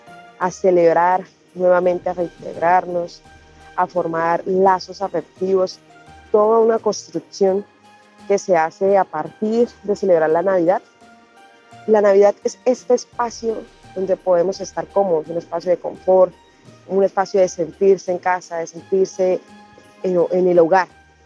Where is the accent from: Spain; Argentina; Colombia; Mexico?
Colombia; Tibú, Norte de Santander; Soy del municipio de Tibú, norte de Santander.